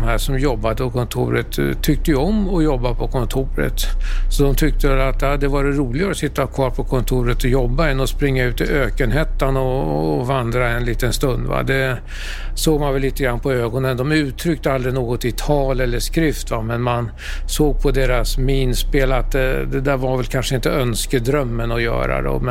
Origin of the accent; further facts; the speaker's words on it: Sweden; Ja, som svensk där nere 1990